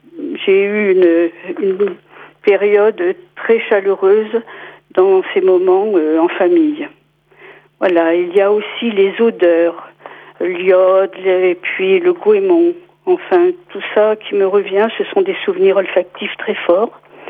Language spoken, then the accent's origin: French; Brittany, France; moved away as an adult; je suis née en Bretagne, mais je l'ai quittée à l'âge de 22 ans pour mes études dans un premier temps